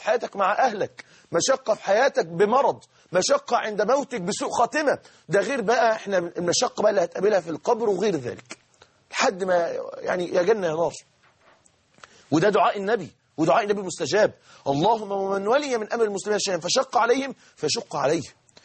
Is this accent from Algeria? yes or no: no; Mansoura, Dakahlia, Egypt; لما مسك محافظه عندنا في المنصوره